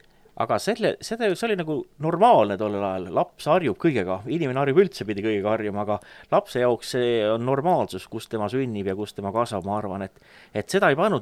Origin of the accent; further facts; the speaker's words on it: Kunda, Lääne-Viru County, Estonia; born there; mina sündisin Kunda linnas, seal Eesti põhjaviiril, Kunda linnas mere ääres, 25. jaanuari päeval